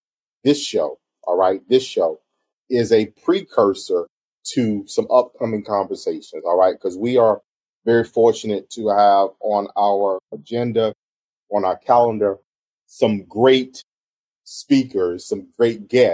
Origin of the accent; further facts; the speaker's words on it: Mullins, South Carolina, United States; I hosted a town hall meeting to the extent in what is my hometown of Mullen, right? So Marion County in South Carolina.